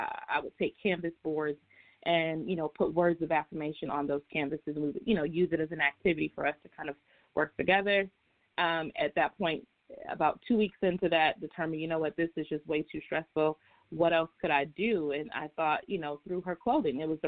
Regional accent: Chicago, Illinois, United States; now in Atlanta, United States; So I'm originally from Chicago, currently living in Atlanta with my family

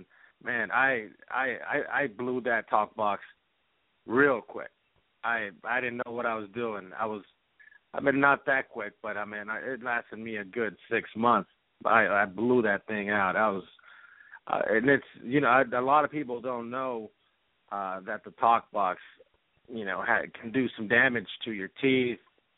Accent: Los Angeles, California, United States; I was born up in Northern California, but raised down here in Southern California, in Los Angeles.

